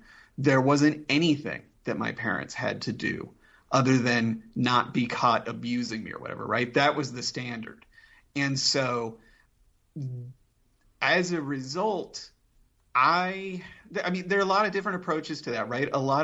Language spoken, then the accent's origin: English; Indianapolis, Indiana, United States; So I grew up in Indianapolis.